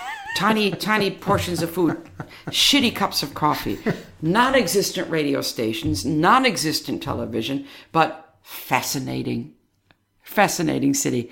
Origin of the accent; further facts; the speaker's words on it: Detroit, Michigan, United States; I'm from Detroit. It's one of the best music cities in the world.